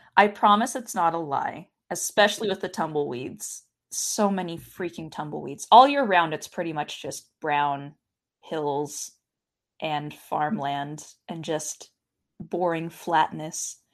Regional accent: Richland, Washington, United States; I grew up in Washington State in a little town called Richland.

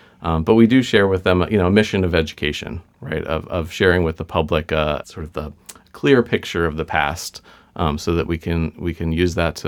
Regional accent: Virginia, United States; I grew up in Virginia and I was taught Northern abolitionists, Southern enslavers

